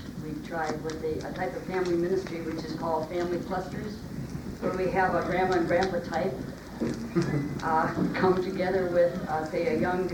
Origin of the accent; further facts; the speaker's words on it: Eugene, Oregon, United States; maybe it's because we're a college town, because I'm from Eugene